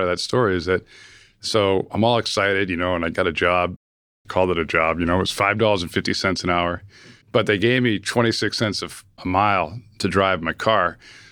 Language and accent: English; Milton, Massachusetts, United States; And so then we moved to Milton. So I ended up growing up in Milton when I was a kid.